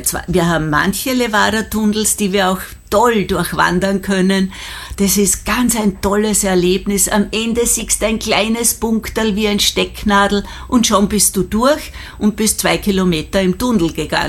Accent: Styria, Austria; Als Österreicher aus der Hochsteiermark kommend, in der Nähe von Schladming

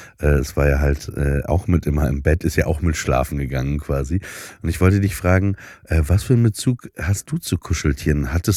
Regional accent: Papenburg, Lower Saxony, Germany; Also nach Papenburg ins Emsland, wo ich aufgewachsen bin.

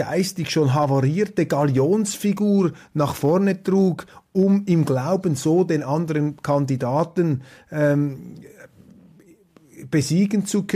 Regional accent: Switzerland; Zum Glück sind wir Schweizer da draußen.

